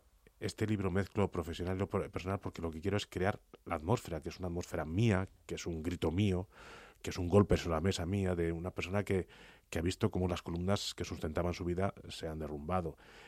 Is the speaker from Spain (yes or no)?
yes; Guadalajara, Castilla-La Mancha, Spain; now in Madrid, Spain; del regreso del Madrid a Guadalajara, mi tierra natal, para estar con mi padre